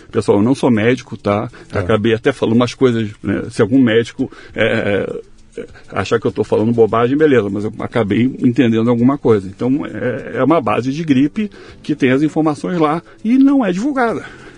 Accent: Rio de Janeiro, Brazil; now in São Paulo, Brazil; porque eu estou em São Paulo, não estou mais no Rio, embora sendo carioca

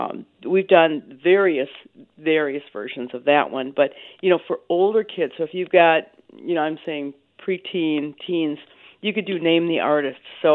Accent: Milwaukee, Wisconsin, United States; For example, I grew up in Milwaukee and never went to a brewery tour, and Milwaukee's full of breweries.

